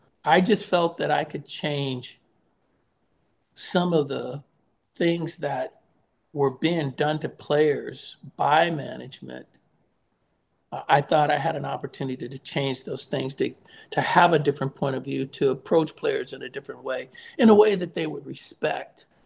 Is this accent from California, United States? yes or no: yes; Oakland, California, United States; I mean, I was playing in Oakland, California. I was playing in my hometown.